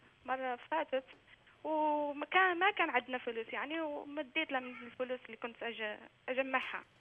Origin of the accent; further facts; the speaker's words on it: Algeria; إن شاء الله تعيد الزيارة اللي زرتها عندنا في الجزائر